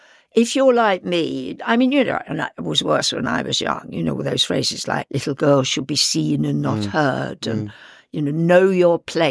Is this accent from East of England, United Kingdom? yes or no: no; South East England, United Kingdom; born there; now in London, United Kingdom; But I was born on the Isle of Wight.